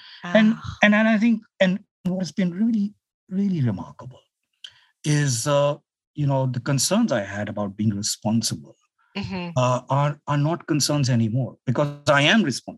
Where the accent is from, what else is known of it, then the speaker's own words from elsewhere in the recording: India; moved away as an adult; now in United States; I grew up in India, got a fellowship to study in England, and got my PhD from the University of Michigan.